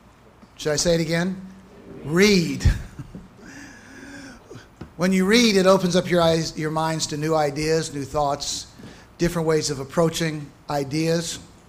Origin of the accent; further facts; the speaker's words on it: United States; I think freed me from a lot of prejudices that I had as an American